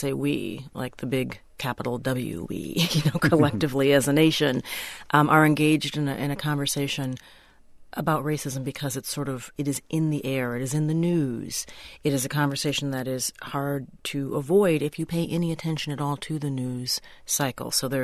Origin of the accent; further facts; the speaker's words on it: Minnesota, United States; maybe it's because I'm a Minnesotan and so there's, you know, optimism is just sort of baked in my DNA.